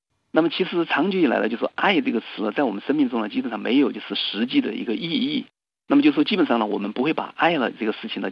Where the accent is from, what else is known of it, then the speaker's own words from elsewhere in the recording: China; 像我们中国人说的